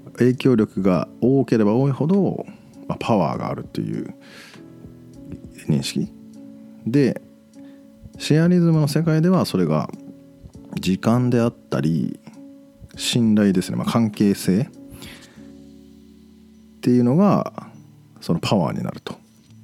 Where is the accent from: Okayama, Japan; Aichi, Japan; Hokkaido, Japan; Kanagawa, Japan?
Aichi, Japan; Toyota; born there; まあ僕愛知県豊田市生まれなんですが、ずっと地元に残ってる友達とか